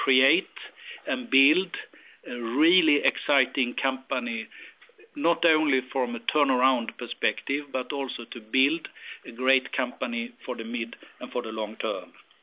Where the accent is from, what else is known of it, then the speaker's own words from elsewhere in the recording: Sweden; English is a second language; we are from Sweden, so we're all good Swedish social democrats